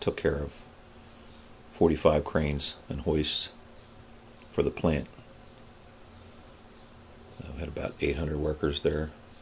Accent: Pennsylvania, United States; I was born in Uniontown, Pennsylvania, which is in the southwestern part of the state, but I was raised in the southeastern part of Pennsylvania, outside of Philadelphia. Went to Clifton Heights High School.

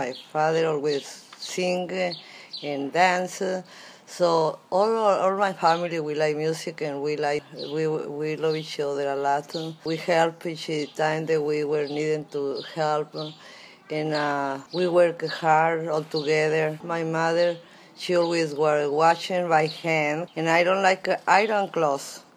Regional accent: Mexico; born or raised there; English is a second language

